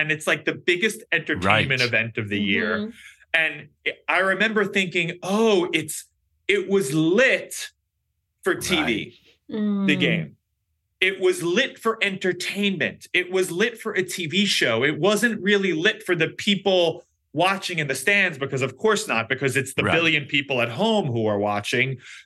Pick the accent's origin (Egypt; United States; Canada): United States; New York; the Giants are my home team. I'm a New Yorker.